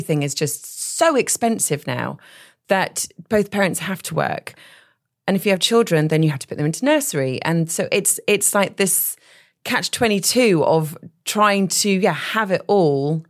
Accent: United Kingdom; we're very British.

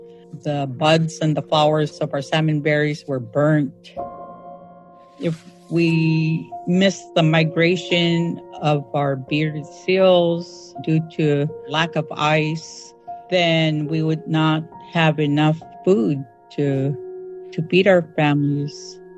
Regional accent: Shishmaref, Alaska, United States; I am a Inupiaq Eskimo. My great-great-grandparents were nomadic. I was born and raised here in Shishmaref, Alaska. Shishmaref is an island on the Bering Sea coast.

